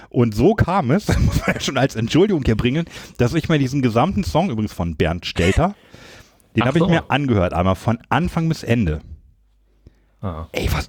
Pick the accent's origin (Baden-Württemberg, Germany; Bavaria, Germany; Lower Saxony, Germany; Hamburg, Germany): Lower Saxony, Germany; now in Düsseldorf, Germany; Ich komme ja aus Niedersachsen und ich kann mit Karneval gar nichts anfangen. Sind wir mal ehrlich, ja? Ich wohne jetzt tatsächlich länger in Düsseldorf als sonst woanders. Also tatsächlich ist es der größte Teil meines Lebens in Düsseldorf.